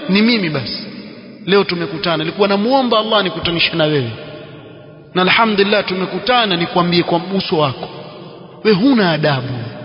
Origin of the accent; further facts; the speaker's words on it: Yemen; sisi ni wa Yemen